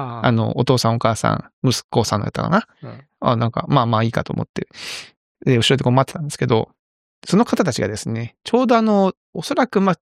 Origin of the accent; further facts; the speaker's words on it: Kyushu, Japan; 九州男児なんだけど、